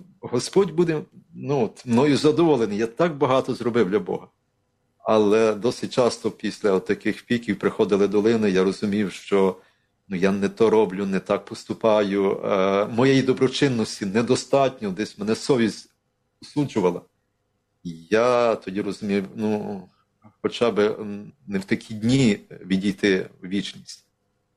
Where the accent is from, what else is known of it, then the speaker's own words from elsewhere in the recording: Lviv Oblast, Ukraine; born there; now in Lviv, Ukraine; Ні, я народився в Львівській області, але після приїхав там навчатися, і вже після навчання я залишився в Львові.